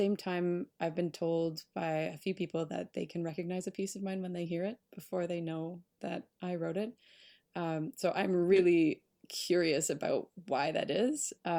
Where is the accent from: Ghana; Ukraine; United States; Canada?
Canada; Port Elgin, Ontario; I grew up in Port Elgin, which you're probably familiar with if you're in Toronto. It's about 3 hours north on Lake Huron.